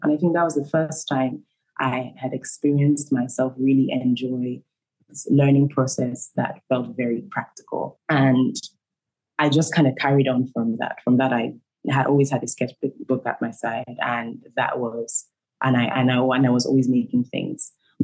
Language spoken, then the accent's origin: English; Nigeria; Well, I think like practicing as a Nigerian artist isn't the easiest journey to embark on.